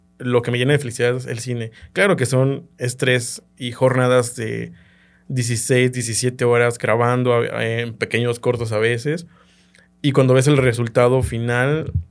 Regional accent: San Miguel Octopan, Guanajuato, Mexico; also born or lived in Celaya; yo soy originario de aquí de Celaya, pero yo crecí en San Miguel Octopan.

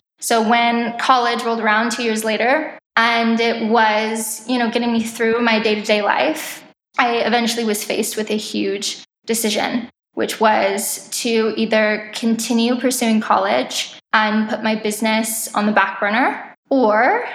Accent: Scottsdale, Arizona, United States; I was a fully booked artist in my hometown in Scottsdale, Arizona

